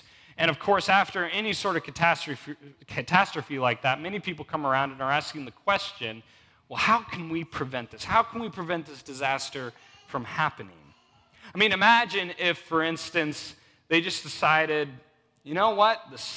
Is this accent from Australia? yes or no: no; Alaska, United States; we'd probably call it a hill, not a mountain, because we're from Alaska